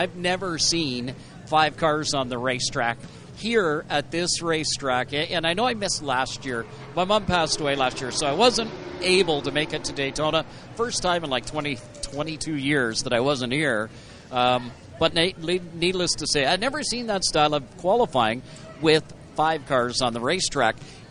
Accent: Canada; in the winter, of course, we're Canadian up there.

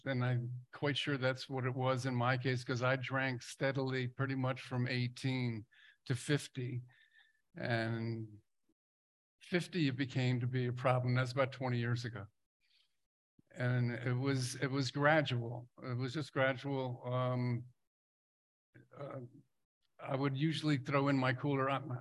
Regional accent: Poughkeepsie, New York, United States; I was born and raised in Poughkeepsie, New York, and in the Mid-Hudson Valley, about 75 miles north of New York City.

